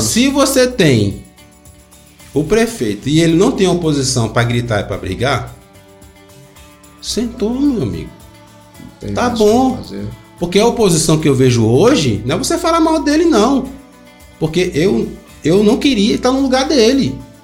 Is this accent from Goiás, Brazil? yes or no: yes; Valparaíso, Goiás, Brazil; born there; eu nasci em Valparaíso, cara. Eu vi isso aqui ser emancipado. Eu conheço cada lugar desse Valparaíso todinho que você imaginar. Eu conheço onde que era bica, onde que era chácara, onde que era tudo. Eu cheguei aqui em 82, meu amigo.